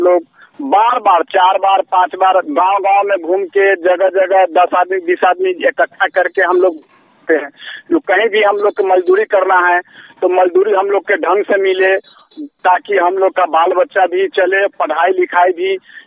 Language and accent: Hindi; Muzaffarpur, Bihar, India; मैं कुढ़नी विधानसभा से के रहने वाला हूँ, मुजफ्फरपुर बिहार का।